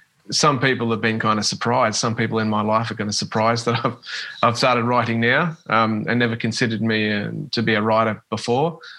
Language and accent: English; Launceston, Tasmania, Australia; also born or lived in Queensland / Northern Territory; And I came back here when I was a couple of months old. And, yeah, Launceston's been my hometown all my life pretty much. Mm. I've lived elsewhere, Queensland for a couple of years and the Northern Territory for a few years. But, I'll always call Launceston my hometown.